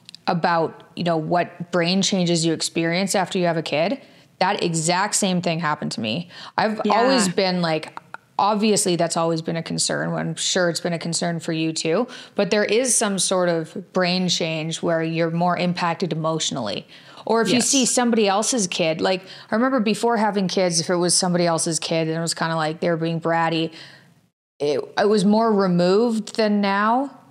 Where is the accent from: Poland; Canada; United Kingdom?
Canada; now in United States; I'm not American. I'm Canadian. And I don't think I'm going to go through with it. I'm here on a work visa right now.